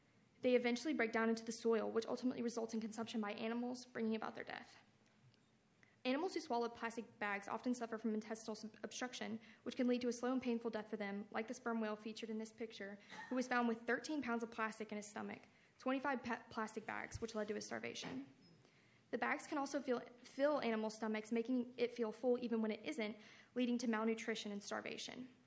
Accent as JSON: {"language": "English", "town": "Orange Beach", "region": "Alabama", "country": "United States", "tie": "born or raised there", "said": "Growing up in Orange Beach and having the opportunity to travel has demonstrated to me that we are incredibly blessed to live in the beautiful city that we do."}